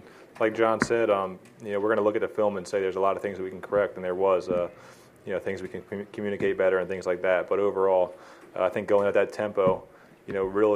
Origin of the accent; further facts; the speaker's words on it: New Jersey, United States; I'm from New Jersey, but, you know, 5 miles from Philadelphia, you know, if that. It's going to be a lot of fun. I mean, I grew up around all Eagles fans